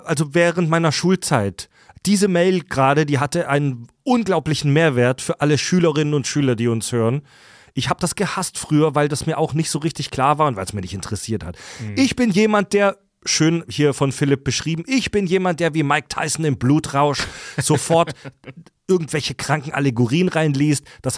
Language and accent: German; Salzburg, Austria; ich bin 23 Jahre alt. Tagsüber bin ich als Projektleiter im Hotelbau in ganz Zentraleuropa unterwegs. Nachts bin ich freiwilliger Rettungssanitäter in meinem Heimatort, eine Stadt in Salzburg, Österreich.